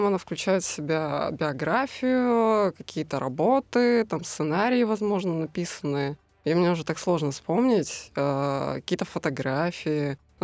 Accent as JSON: {"language": "Russian", "town": "Azov", "region": "Rostov Oblast", "country": "Russia", "tie": "born there", "lives_now": "Saint Petersburg, Russia", "said": "Я родилась в Азове, это Ростовская область."}